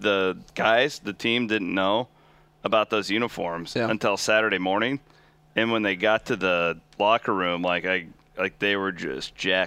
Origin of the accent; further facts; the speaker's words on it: United States; Because I'm an American.